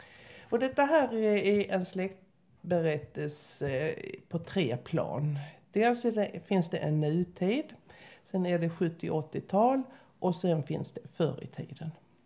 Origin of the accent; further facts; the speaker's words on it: Sweden; Så att som islänning så läser man ju in mycket mer än vad jag kan göra som